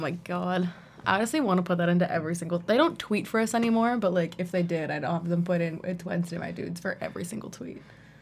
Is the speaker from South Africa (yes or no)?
no; Canada; because I'm Canadian